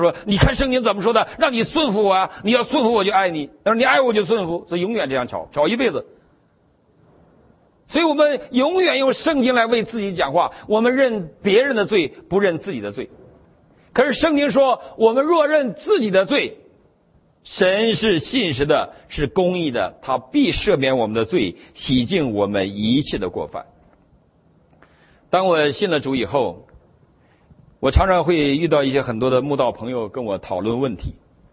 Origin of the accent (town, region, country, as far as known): Northeast China, China